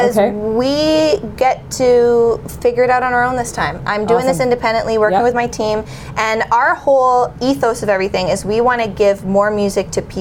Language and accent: English; Vancouver, British Columbia, Canada; so her first show off that tour was in Vancouver. I'm from Vancouver.